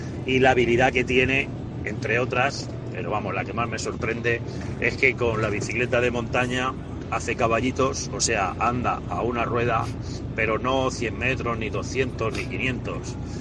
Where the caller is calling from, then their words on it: Alicante, Valencian Community, Spain; de Alicante.